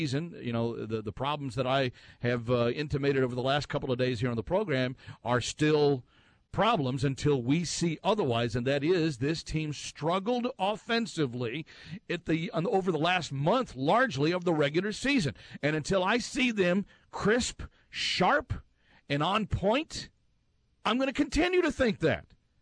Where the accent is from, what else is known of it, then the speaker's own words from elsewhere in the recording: Fort Worth, Texas, United States; I found a photo from another Facebook group that, you know, I follow from my hometown in Fort Worth, Texas.